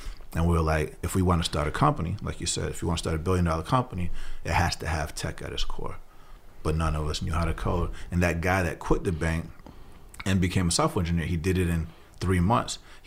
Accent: Atlanta, Georgia, United States; So I grew up in Atlanta, Georgia.

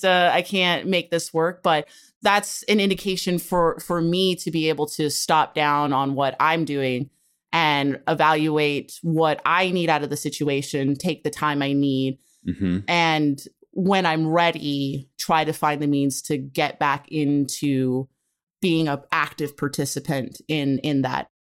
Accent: Hawaii, United States; moved away; I've been kind of very lucky being, you know, Native Hawaiian, growing up in Hawaii. I was taught a lot of these critical values in which we kind of stand on.

